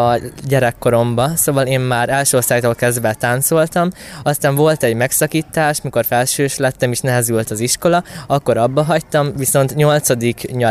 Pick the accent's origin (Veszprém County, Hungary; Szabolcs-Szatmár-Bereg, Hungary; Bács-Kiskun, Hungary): Bács-Kiskun, Hungary; Jánoshalma; Én Jánoshalmáról jöttem.